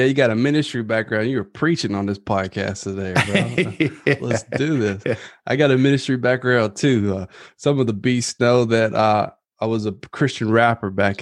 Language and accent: English; Kentucky, United States; now in Alabama, United States; I'm originally from Kentucky.